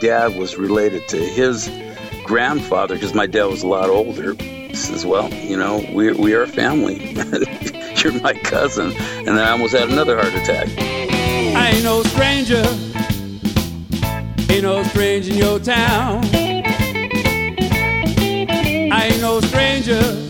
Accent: San Jose, California, United States; I was born in San Jose, raised there, and in San Jose we have a lot of musical influences from San Francisco, from the South, from Los Angeles

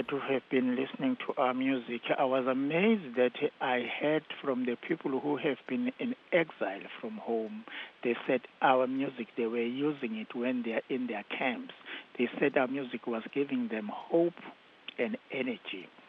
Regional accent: KwaZulu-Natal, South Africa; So the one that we're from Zululand, which is KZN now, so their singing, it became so good.

